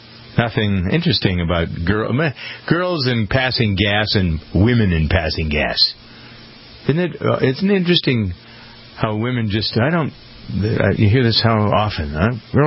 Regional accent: Framingham, Massachusetts, United States; Got one of them in my hometown of Framingham.

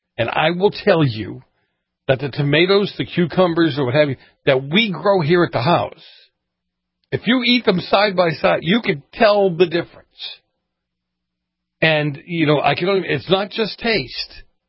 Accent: Boston, Massachusetts, United States; And I grew up in Boston back in the 70s. I mean, in the city of Boston, and we still had bakeries, on every corner.

